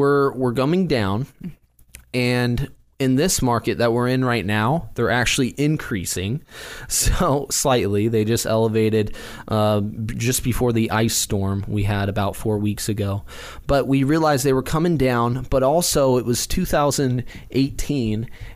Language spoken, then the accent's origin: English; Salem, Oregon, United States; We grew up in Southeast Salem. Mm-hmm. We're in Northeast Salem now.